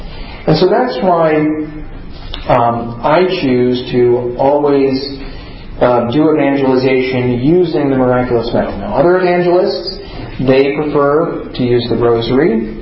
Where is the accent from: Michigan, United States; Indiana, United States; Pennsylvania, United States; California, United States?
Indiana, United States; Bloomington; I'm from the Bloomington, Indiana area, so I have the two Catholic radio stations listed there for Bloomington, Indiana.